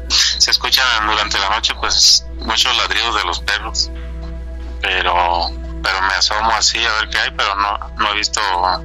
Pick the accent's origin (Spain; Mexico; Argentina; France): Mexico; Sinaloa; Como yo soy del estado de Sinaloa, sí. Más que trabajo ahora por acá, acá en el estado de Guanajuato.